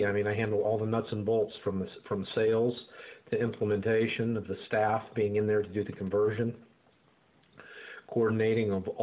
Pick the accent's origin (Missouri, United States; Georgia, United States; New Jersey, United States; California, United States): Georgia, United States; Atlanta; From Atlanta, Georgia.